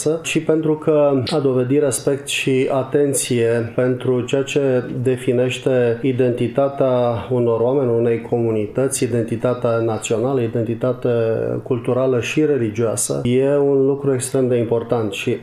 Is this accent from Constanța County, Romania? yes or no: yes; Medgidia, Constanța County, Romania; born there; also born or lived in Dobruja; sunt dobrogean ca local nașterii. E adevărat, un pic mai în sud din județul Constanța, de la Medgidia, dar suntem vecini.